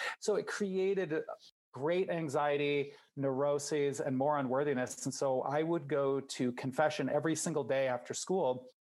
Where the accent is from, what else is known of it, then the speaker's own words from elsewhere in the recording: Midwest, United States; Like I'm from the Midwest. So maybe it's just, you know, in my genes